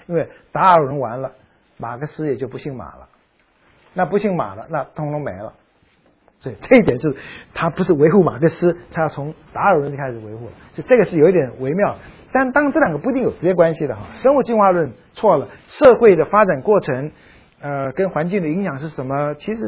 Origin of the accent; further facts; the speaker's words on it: Shanghai, China; 上海人没问题，我上海人